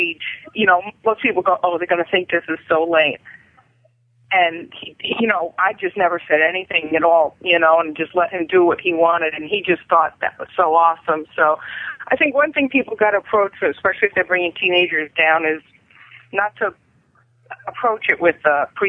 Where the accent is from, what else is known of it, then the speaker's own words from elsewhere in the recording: New Hampshire, United States; I'm from New Hampshire.